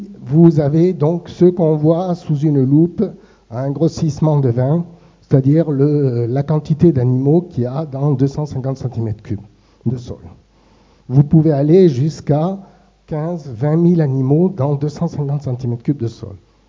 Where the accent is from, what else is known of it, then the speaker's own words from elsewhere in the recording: South, France; Je m'excuse, je suis du Sud. Moi, je suis plus habitué à parler du Sud.